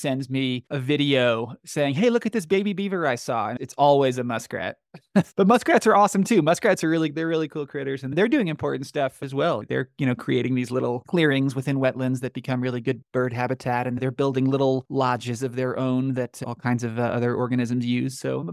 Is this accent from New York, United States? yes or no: yes; New York, United States; I grew up in New York and spent a lot of time in the Catskills and the Adirondacks, these big, relatively wild areas in upstate New York.